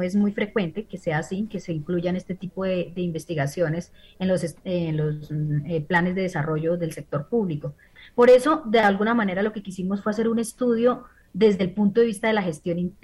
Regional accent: Colombia; yo soy colombiana, es importante aclararlo, soy colombiana

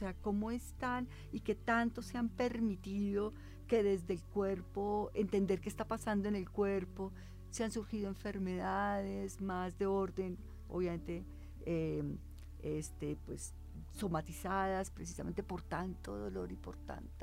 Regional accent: Colombia; como sociedad colombiana hemos hecho muchos ajustes precisamente para poder vivir en esta guerra

